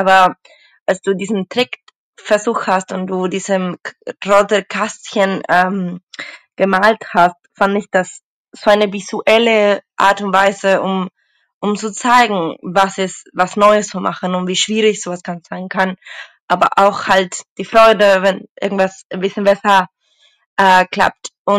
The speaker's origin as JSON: {"language": "German", "country": "Argentina", "second_language": "German", "said": "ich komme aus Argentinien"}